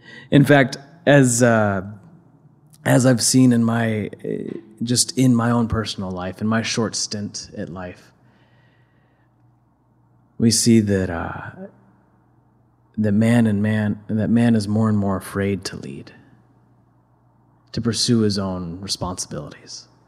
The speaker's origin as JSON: {"language": "English", "region": "Midwest", "country": "United States", "said": "Like I said, I come from the Midwest"}